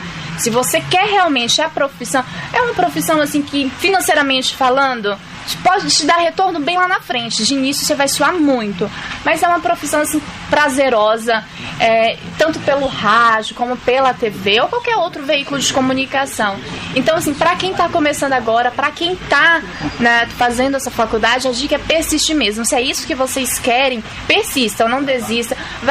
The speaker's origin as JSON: {"language": "Portuguese", "town": "Palmas de Monte Alto", "region": "Bahia", "country": "Brazil", "lives_now": "Presidente Prudente, Brazil", "said": "eu venho de uma cidade chamada Palmas de Monte Alto, interior da Bahia, divisa ali com Minas."}